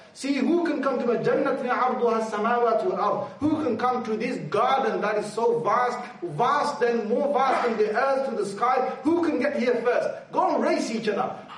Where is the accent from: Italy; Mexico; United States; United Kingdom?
United Kingdom; London; Okay, we're British, we're Londoners, yes.